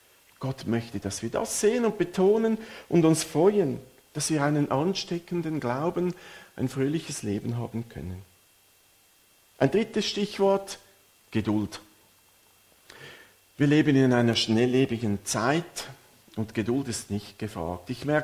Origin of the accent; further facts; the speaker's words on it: Switzerland; Bei uns in der Schweiz sind es vielleicht Blumen, die bringt man mit, vielleicht eher für die Frau im Haushalt.